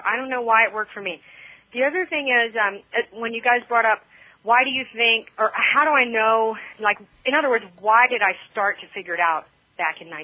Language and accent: English; Louisiana, United States; You know, and I grew up in Louisiana. There's a lot of humidity there.